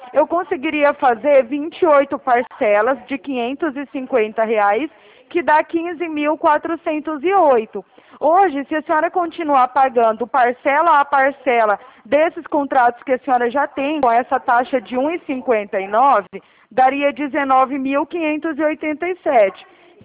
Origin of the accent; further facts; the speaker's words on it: Araraquara, São Paulo, Brazil; eu sou aqui de Araraquara, São Paulo também.